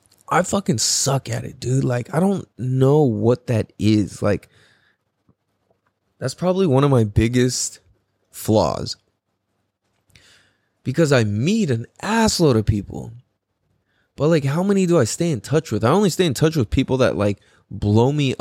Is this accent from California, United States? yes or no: yes; San Diego, California, United States; oh, I'm from San Diego, and you're like, oh, I'm from San Diego, it's like, oh, sick, no way. Like, the most that happens is like, oh, that's cool, I don't meet very many people from here still.